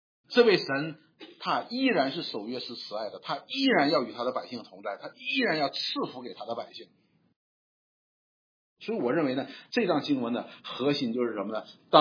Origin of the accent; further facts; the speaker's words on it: Northeast China, China; 我们通常我们东北人有句话叫什么？上赶着不是买卖。